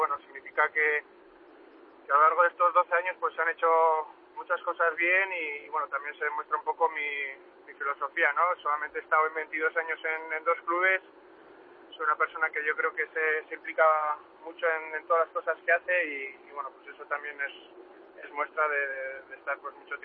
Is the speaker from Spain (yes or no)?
yes; Irún, Basque Country, Spain; moved away; cuando nos fuimos de Irún hace pues